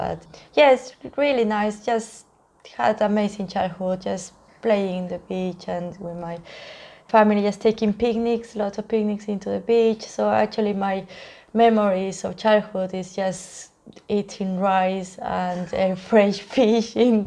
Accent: Galápagos, Ecuador; So, yeah, I'm from the Galapagos Islands, Ecuador, and I really far away.

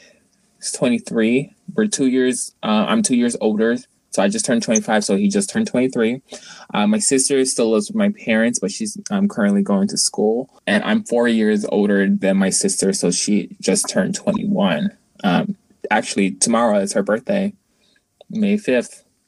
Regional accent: Jacksonville, Florida, United States; I lived here all of my life. I was born and raised. I literally lived like almost everywhere like here in Jacksonville. I grew up in the Arlington area.

